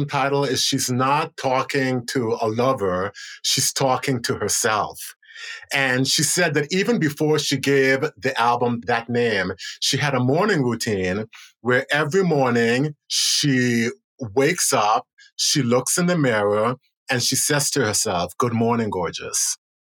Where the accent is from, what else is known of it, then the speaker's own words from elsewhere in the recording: United States; I felt so proud as an American, so proud as a Black American